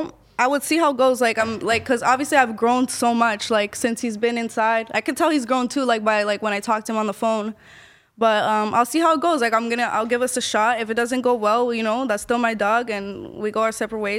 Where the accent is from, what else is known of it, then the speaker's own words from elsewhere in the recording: Ecuador; I'm from Ecuador.